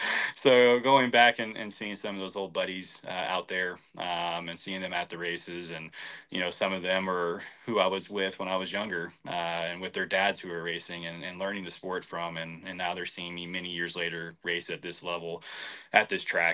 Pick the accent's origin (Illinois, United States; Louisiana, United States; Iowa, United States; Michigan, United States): Iowa, United States; especially growing up in Iowa and being able to go back to the hometown and do some racing.